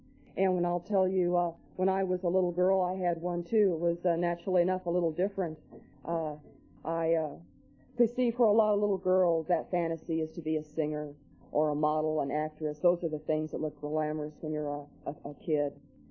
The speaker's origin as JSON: {"language": "English", "region": "North Sumatra", "country": "Indonesia", "tie": "born or raised there", "also_born_or_lived": "Kansas City, United States / Long Beach, United States", "moved": "yes", "lives_now": "United States", "said": "I was born in Kansas City, and I grew up in Sumatra, Indonesia, and I got sober in Long Beach, California."}